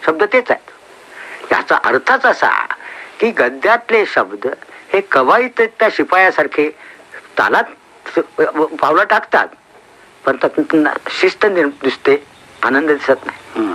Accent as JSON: {"language": "Marathi", "region": "Goa", "country": "India", "tie": "born or raised there", "said": "मी ज्या गावात वाढलो त्याच्या अवतीभोवती सगळ्या देवळांचा परिसर आहे. सगळी गोव्यातली उत्कृष्ट देवळं ही त्या तिथं कीर्तन प्रवचन ते."}